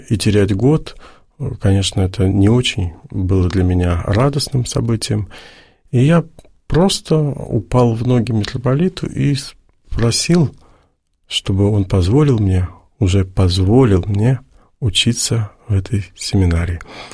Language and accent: Russian; Naberezhnye Chelny, Tatarstan, Russia; born there; я же родился в Напринчелнах, это же был тогда один из самых криминальных городов.